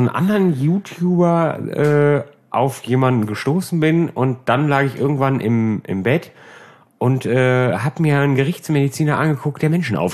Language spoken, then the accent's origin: German; Norf, North Rhine-Westphalia, Germany; Ich komme aus Norf, tatsächlich.